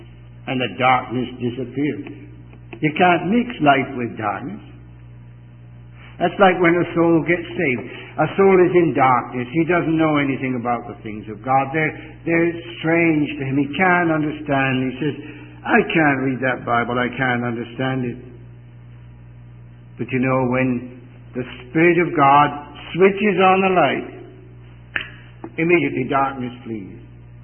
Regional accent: Bristol, South West England, United Kingdom; He said, where do you come from? I said, Bristol, England.

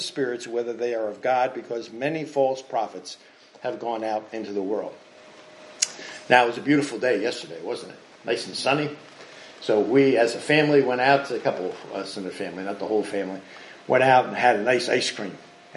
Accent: New Jersey, United States; Now, many of you know I grew up on the Jersey Shore, right?

